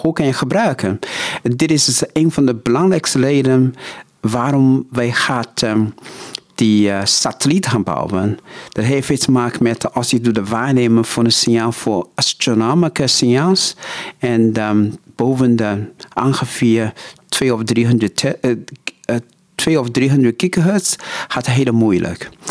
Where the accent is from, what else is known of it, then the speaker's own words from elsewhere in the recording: Netherlands; Dutch is a second language; En toen ik zeg, nee, ik kom van Nederland.